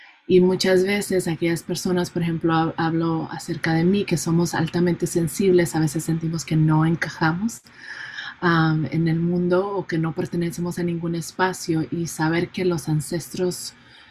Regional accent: Puerto Rico; now in United States; Actualmente vivo en Estados Unidos, en las tierras de los Dakota, pero soy originaria de Boriquén, la tierra de los Taínos. Y mi gente, aparte de ser Taíno, también tengo ancestros españoles, portugueses

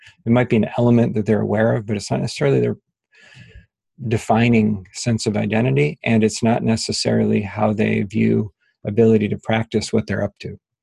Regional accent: United States; let me speak from my position as an American white guy.

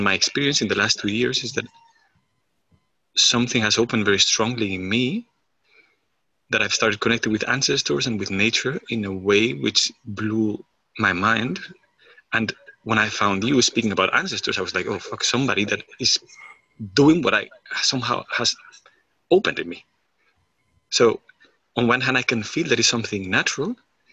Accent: Spain; English is a second language; now in Germany; I'm calling from Germany and I'm from Spain.

